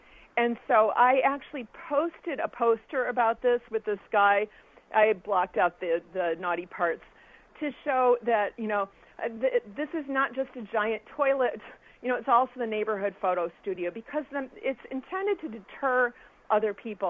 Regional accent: Michigan, United States; I'm from Michigan. I'm a normal person from a normal household, you know, middle class or sort of middle class.

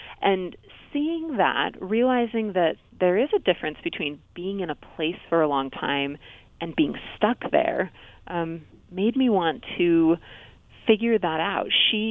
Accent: California, United States; I grew up in California and lived in the same house my entire first 18 years.

